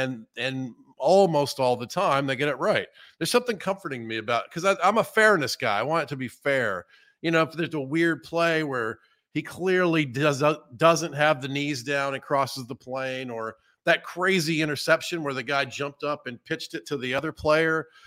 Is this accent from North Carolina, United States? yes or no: no; Georgia, United States; It's funny because I'm from Georgia.